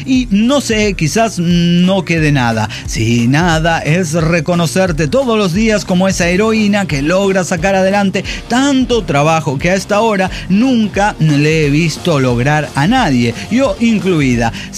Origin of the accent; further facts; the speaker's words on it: Mexico City, Mexico; de la CDMX.